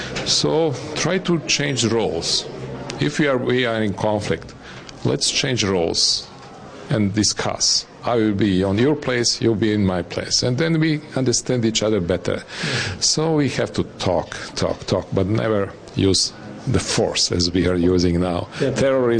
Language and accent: English; Serbia; Well, I'm from Serbia.